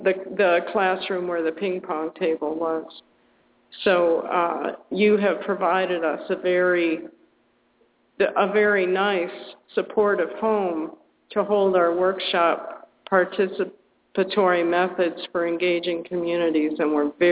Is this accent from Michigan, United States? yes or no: no; Chicago, Illinois, United States; I grew up in Chicago, Illinois, in a family that would call themselves atheists.